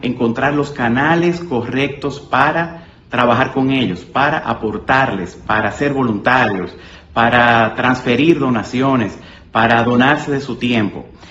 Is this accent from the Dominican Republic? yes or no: yes; Dominican Republic; para nosotros como dominicanos esta puerta abierta